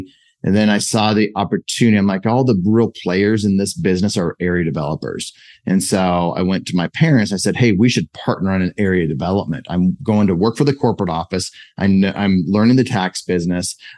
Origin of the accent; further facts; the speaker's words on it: South Dakota, United States; moved back here to where I grew up in a small town in the Black Hills in South Dakota.